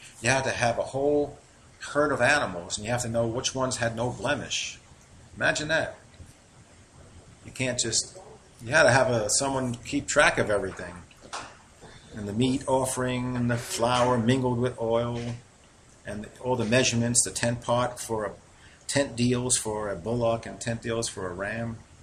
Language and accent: English; New York, United States; accent: New York; I speak Hebrew with my New York accent.